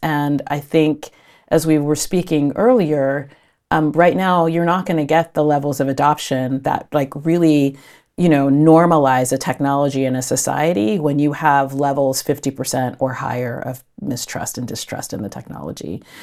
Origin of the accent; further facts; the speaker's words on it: California, United States; plays for the Golden State Warriors in my home state of California.